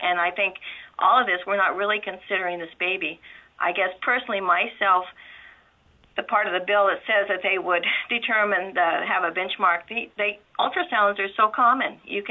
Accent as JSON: {"language": "English", "country": "United States", "said": "And it's a grisly practice that, as an American and as a human being, I find extremely, extremely disturbing."}